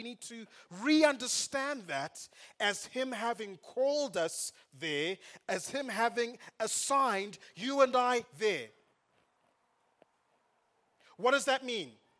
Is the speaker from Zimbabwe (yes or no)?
yes; Zimbabwe; When I was young, I grew up in Zimbabwe, and there was a time when people were leaving Zimbabwe in their droves.